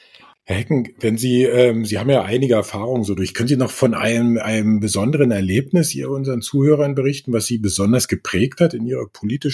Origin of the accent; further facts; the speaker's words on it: East Germany, Germany; Ich komme ja aus dem Osten